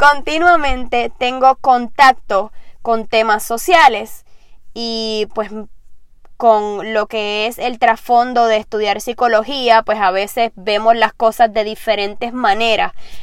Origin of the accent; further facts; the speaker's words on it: Puerto Rico; now in Orlando, United States; En estos momentos vivo en Orlando, Florida, pero soy puertorriqueña con mucho orgullo.